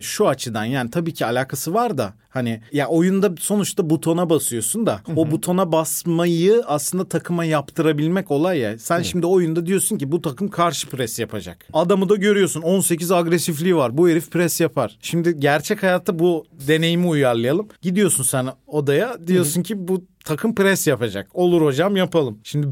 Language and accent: Turkish; Isparta, Turkey; Ben Ispartalıyım, Isparta Spor'u bağladık